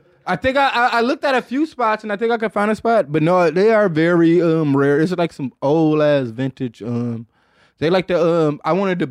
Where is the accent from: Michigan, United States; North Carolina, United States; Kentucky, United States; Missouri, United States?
Michigan, United States; Detroit; I'm from Detroit, so I'm always going to have a pair of Cartiers.